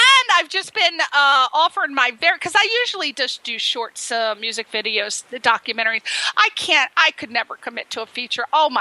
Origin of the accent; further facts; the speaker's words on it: Connecticut, United States; I'm from Connecticut, East Coast.